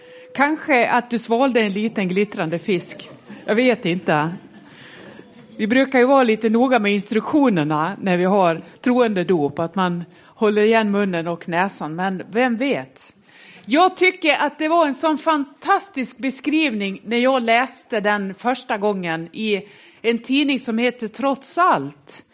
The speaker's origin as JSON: {"language": "Swedish", "region": "Dalarna County", "country": "Sweden", "said": "Och ändå så pratar jag väldigt försvenskat nu. Mina syskon och släktingar uppe i Dalarna, de tycker att jag har blivit väldigt försvenskad i mitt uttal. Så det har jag nog."}